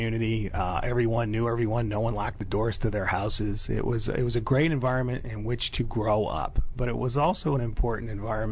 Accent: Great Barrington, Massachusetts, United States; I grew up in Massachusetts, went to the University of Massachusetts

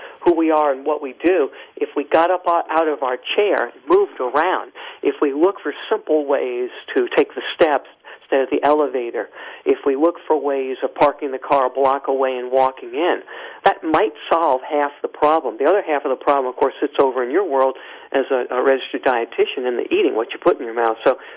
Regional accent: New Orleans, Louisiana, United States; affiliated in my hometown, New Orleans

